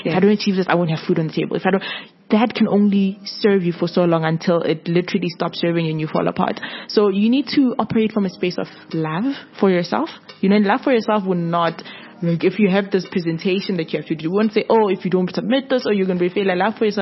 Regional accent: Cape Town, Western Cape, South Africa; remember I just traveled, I was from Cape Town

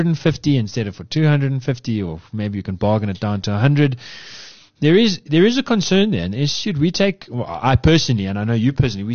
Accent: Yeovil, South West England, United Kingdom; I grew up in Yeovil

